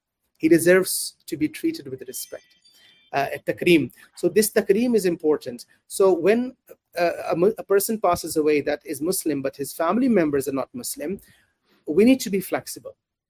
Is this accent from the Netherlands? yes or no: yes; Netherlands; also born or lived in Pakistan; now in Ireland; lived approximately 14, 15 years of my life first few years in the Netherlands. So I grew up in the Netherlands. I then traveled to Pakistan, studied there, and came to Ireland. And I've been there for 20 years.